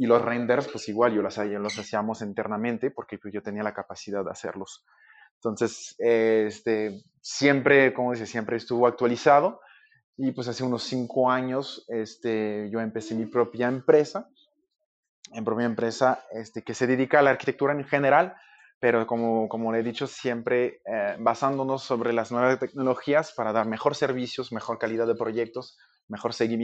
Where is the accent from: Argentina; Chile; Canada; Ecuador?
Canada; Quebec; Spanish is a second language; moved away as an adult; now in Mexico; se puede escuchar un poco con mi acento, pues yo soy de Canadá, la parte francesa, entonces ahí donde empecé mis estudios en arquitectura